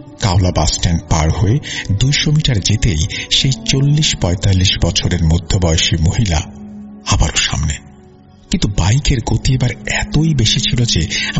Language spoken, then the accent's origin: Bangla; Chuadanga, Khulna Division, Bangladesh; আসলে আমাদের গ্রামের বাড়ি চুয়াডাঙ্গা হবার কারণে সব দিকেই ইন্ডিয়ার বর্ডার।